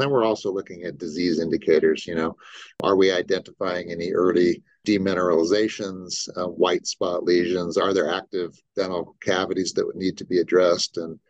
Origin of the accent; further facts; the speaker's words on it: Anchorage, Alaska, United States; moved away as an adult; also born or lived in California / Utah; Born in California, but spent most of my childhood in Anchorage, Alaska. And then left the great state of Alaska to attend the University of Utah and then bounced around for school. But been now in Utah longer than I've been anywhere else.